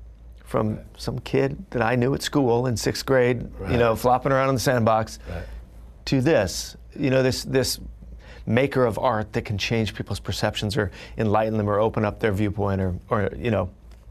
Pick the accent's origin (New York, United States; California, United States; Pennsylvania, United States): California, United States; Fullerton; But growing up, I grew up in Fullerton, California, and Fullerton was the home of, I think, three very important things.